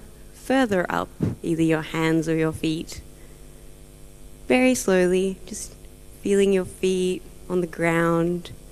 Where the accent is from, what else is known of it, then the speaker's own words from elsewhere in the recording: Australia; because I'm Australian and apparently we're very good at speaking fast.